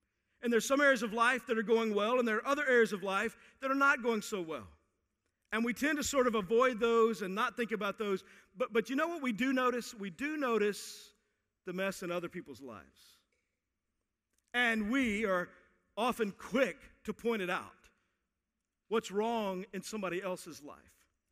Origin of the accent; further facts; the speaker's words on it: Texas, United States; I'm from Texas, and we don't play.